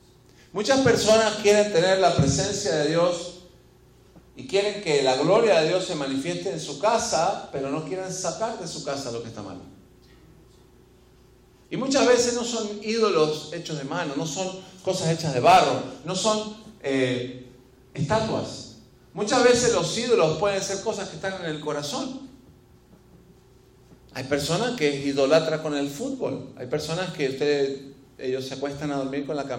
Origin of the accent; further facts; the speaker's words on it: Argentina; Y yo soy argentino.